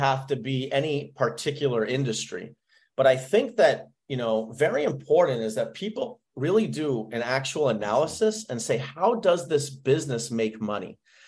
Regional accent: Canada; I don't know if that's a Canadian word, I'm from Canada, but we got hosed.

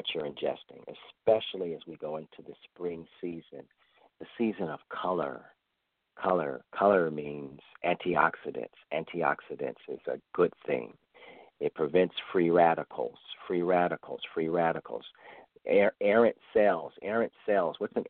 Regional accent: Florida, United States; now in New York, United States; in Florida, my home state, Ohio, New York, my current state

